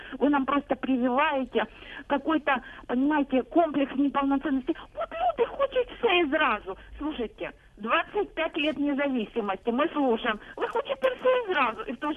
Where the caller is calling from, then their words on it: Luhansk Oblast, Ukraine; Я звоню из Луганской области.